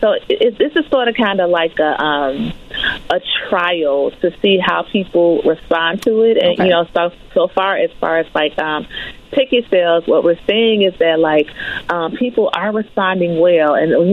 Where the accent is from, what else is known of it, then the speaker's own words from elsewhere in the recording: Chicago, Illinois, United States; I'm Black and I'm from the South Side